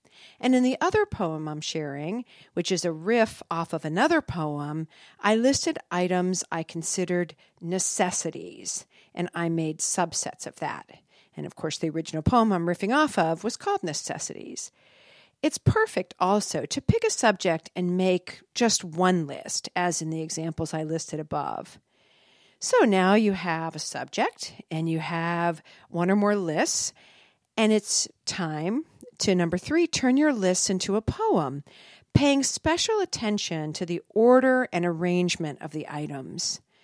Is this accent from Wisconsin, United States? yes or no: no; Erie, Pennsylvania, United States; now in North Carolina, United States; since I grew up in Erie, Pennsylvania, where we use words like lake effect weather and wind chill factor, and where our springs are really hard won